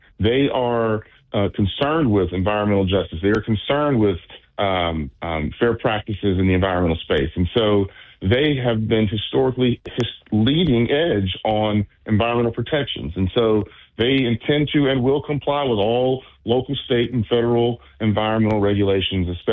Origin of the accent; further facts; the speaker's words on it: Shreveport, Louisiana, United States; I'm from West Shreveport. I grew up in that area.